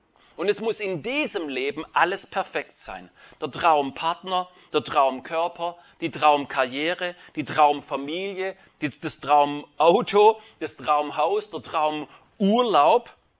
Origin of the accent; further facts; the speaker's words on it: Baden-Württemberg, Germany; also born or lived in South America; Also ich bin Schwabe